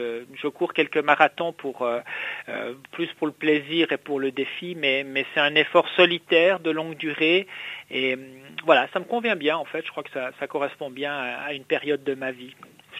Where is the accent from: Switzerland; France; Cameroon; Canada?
Switzerland; j'ai fait beaucoup de football et de hockey sur glace, comme j'ai grandi en Suisse.